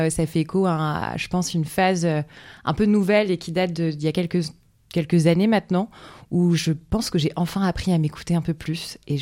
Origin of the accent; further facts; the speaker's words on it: Hauts-de-France, France; now in Marseille, France; J'ai grandi en Picardie, si vous voulez tout savoir. Et j'ai débarqué à Aix et à Marseille pour mes études.